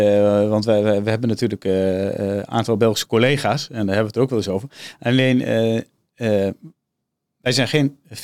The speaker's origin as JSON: {"language": "Dutch", "country": "Netherlands", "said": "Wij zijn Nederlanders en we hebben heel lang HAL gehad dat op een premie handelde."}